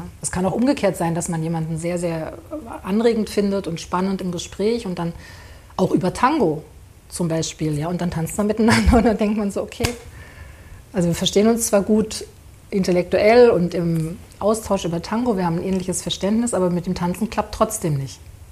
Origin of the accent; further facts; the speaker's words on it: Berlin, Germany; mit der man dann so als Berlinerin begrüßt wird